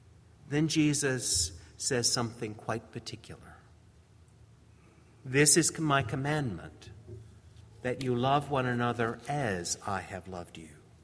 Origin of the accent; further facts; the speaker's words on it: the South, United States; After all, I grew up in the South.